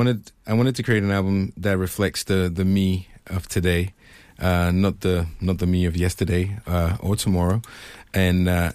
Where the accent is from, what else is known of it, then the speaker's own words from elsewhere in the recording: Ghana; also born or lived in France; I was born in Ghana, Ghanaian mother and a French father. So I have roots in Europe and in Africa. But my early stages in life was spent in Ghana.